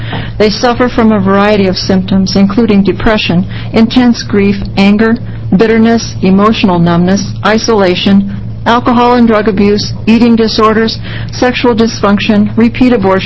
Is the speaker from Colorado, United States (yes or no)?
no; Cottage Grove, Oregon, United States; I'm from Cottage Grove